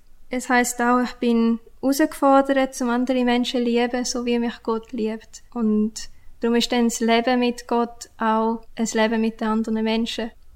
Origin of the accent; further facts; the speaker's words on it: Taiwan; moved away as an adult; now in Switzerland; Ich bin in Taiwan aufgewachsen, bin dort geboren und mit 18 bin ich zum ersten Mal in die Schweiz gekommen, um hier zu leben und zum Theologie zu studieren.